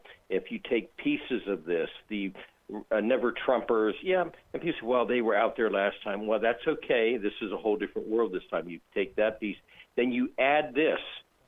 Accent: Ohio, United States; you know where I'm from. I'm from Appalachia, Ohio. I had a 14-15% Republican index in my district.

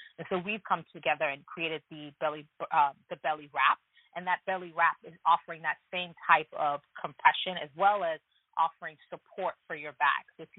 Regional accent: Ghana; my mom, and we're from West Africa, Ghana

